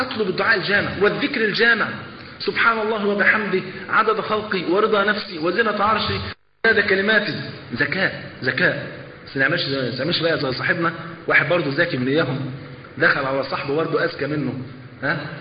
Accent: Egypt; أذكر بمناسبة الحديث ده في التسعينات عندنا في مصر

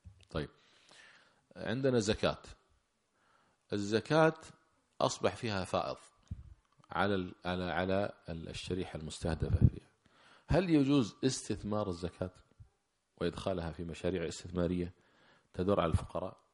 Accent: Kuwait; يعني مثلا عندنا في الكويت

